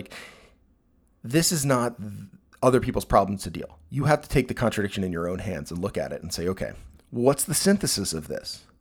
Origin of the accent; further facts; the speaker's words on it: United States; So I'm an American heterosexual cissexual male, right?